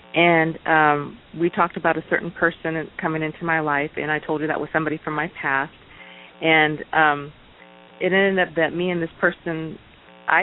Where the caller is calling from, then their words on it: California, United States; I'm calling from California.